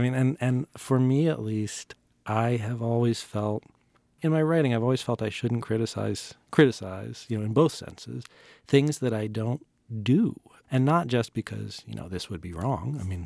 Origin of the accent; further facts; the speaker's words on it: Concord, Massachusetts, United States; And growing up near Concord, you know, there are all kinds of tourist sites